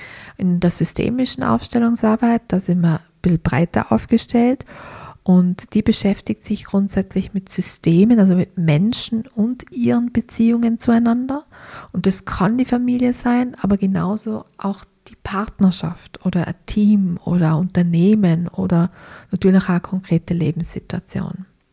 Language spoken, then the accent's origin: German; Tyrol, Austria; now in Egg, Austria; ich bin ursprünglich Tirolerin, wie man es vielleicht erhören kann. Mir hat die Liebe in den Bregenzer Wald verschlagen